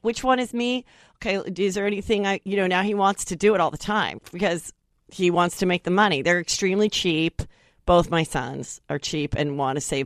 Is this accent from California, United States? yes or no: yes; Woodland Hills, California, United States; Woodland Hills.